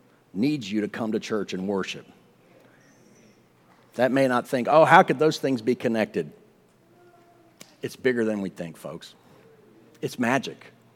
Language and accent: English; the South, United States; I'm a Southerner, bless their hearts.